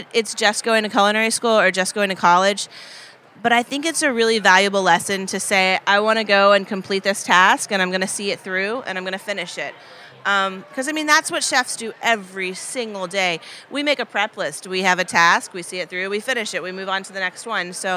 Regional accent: Paducah, Kentucky, United States; born or raised there; moved away as an adult

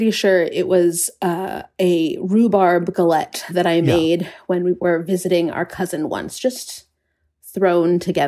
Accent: Charlottesville, Virginia, United States; We grew up in Charlottesville, Virginia, and the bakery is called Albemarle Baking Company.

